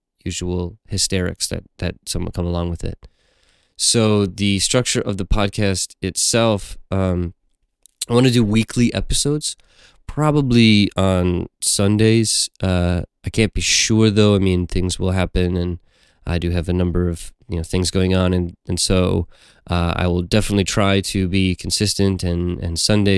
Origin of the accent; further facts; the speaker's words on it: Minnesota, United States; now in Washington, United States; I'm a American, you know, white male in my early 30s. I grew up in a small town in Minnesota. I've lived a few different places around the U.S.